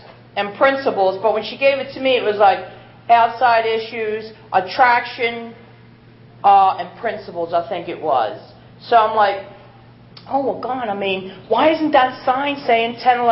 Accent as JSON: {"language": "English", "town": "Baltimore", "region": "Maryland", "country": "United States", "said": "And I'm from Baltimore, Maryland."}